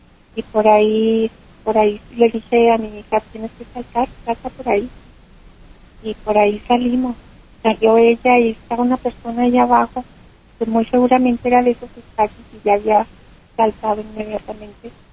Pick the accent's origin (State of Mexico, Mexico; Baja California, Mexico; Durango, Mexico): Durango, Mexico; now in Bogotá, Colombia; yo soy de Durango, originaria de Durango. Me dirigí allá a Bogotá porque yo resido en Bogotá.